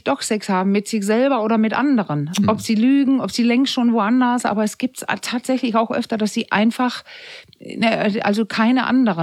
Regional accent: Denmark; Ich bin Dänin

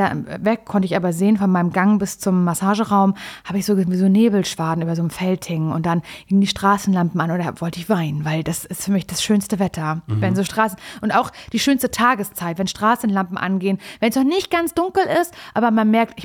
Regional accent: East Germany, Germany; bin halt ein Ossi-Kind und war immer an der Ostsee im Urlaub.

